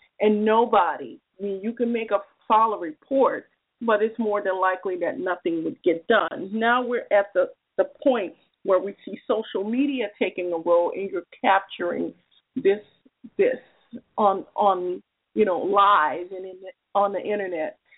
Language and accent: English; New Orleans, Louisiana, United States; my experiences growing up in New Orleans, Louisiana, where we had a lot of internal violence in our community, but we had a community.